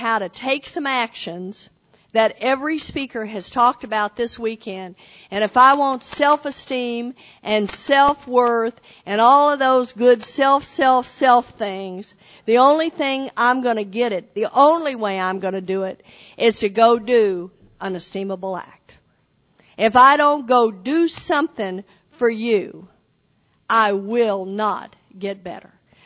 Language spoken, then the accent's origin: English; Texas, United States; I am Southern, born and raised. I grew up in Texas.